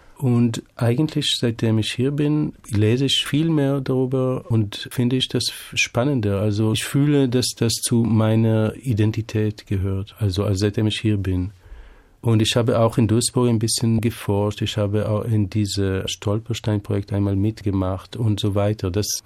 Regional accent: Tel Aviv, Tel Aviv District, Israel; Also eindeutig Tel Aviv, auch weil, nehme ich an, bin ich da geboren bei Tel Aviv und in Tel Aviv aufgewachsen. Und die Stadt ist auch viel offener als Jerusalem und lockerer.

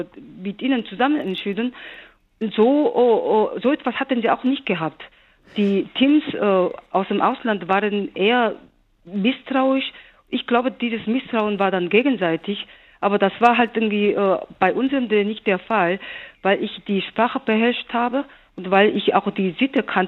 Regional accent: South Korea; now in Germany; ich bin ja auch eine Deutsche mittlerweile. Ich bin auch extra Deutsche geworden, um diesen Film drehen zu dürfen. Und wenn eine Koreanerin anderen Pass hat, nicht südkoreanischen Pass, dann ist es viel leichter, dorthin zu reisen

